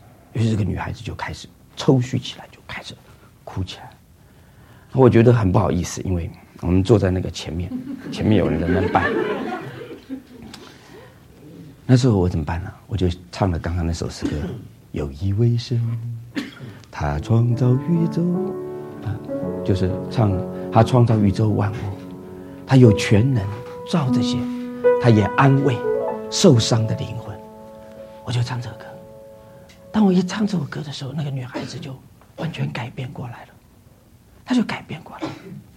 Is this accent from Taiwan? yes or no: yes; Taiwan; 我从台湾来的。